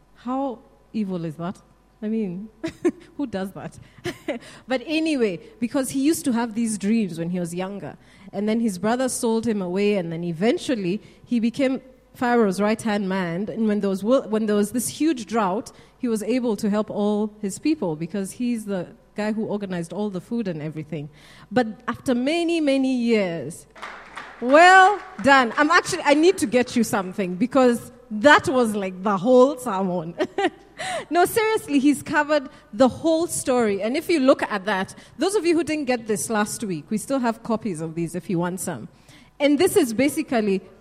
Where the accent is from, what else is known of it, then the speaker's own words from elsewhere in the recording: Kenya; I'm from Kenya, so speaking Afrikaans is like punishment for me.